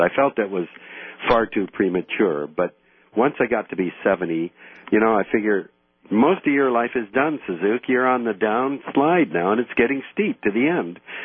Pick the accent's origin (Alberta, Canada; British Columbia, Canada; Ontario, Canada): British Columbia, Canada; like my parents and my sisters and me, born and raised in Canada.